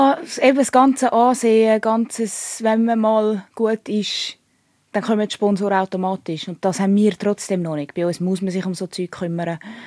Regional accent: Switzerland; Und das allein finde ich als Schweizer Profisportler so extrem cool.

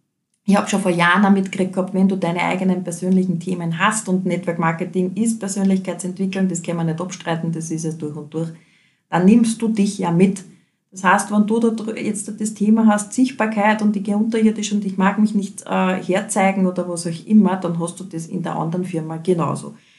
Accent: Großschweinbarth, Lower Austria, Austria; bei uns im Ort, ich bin ja aus Großschweinbad

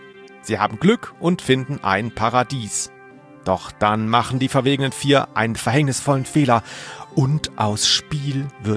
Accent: Baden-Württemberg, Germany

